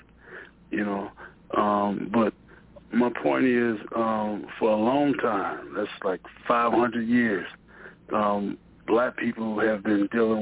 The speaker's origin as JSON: {"language": "English", "town": "Chicago", "region": "Illinois", "country": "United States", "tie": "born there", "said": "My father is from Louisiana, and my mother is from Arkansas."}